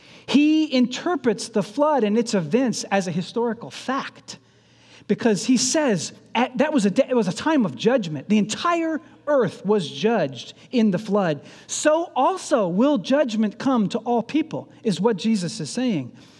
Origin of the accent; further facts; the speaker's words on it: Kentucky, United States; I'm from Kentucky. I went to visit my mom, and my son, oldest son, David, and I stopped in.